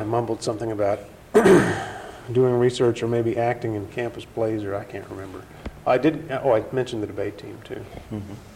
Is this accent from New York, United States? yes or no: no; Little Rock, Arkansas, United States; born there; I was born in Little Rock, Arkansas. The only reason it was Little Rock was because the little town of Keough is just a white spot in the road. Northeast of Little Rock.